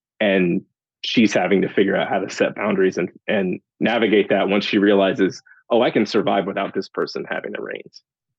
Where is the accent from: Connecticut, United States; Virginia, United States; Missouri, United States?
Missouri, United States; Kansas City; So I'm from Kansas City, Missouri, and I went to school in the middle of nowhere in Kansas, K-State.